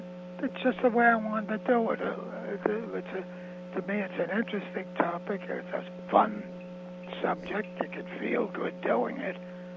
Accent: Queens, New York, United States; I'm from Queens. I mean, we are from Ozone Park is where I originally came from.

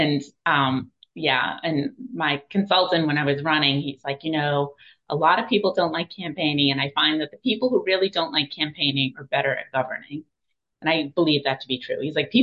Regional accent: Boston, Massachusetts, United States; And I'm from Boston originally.

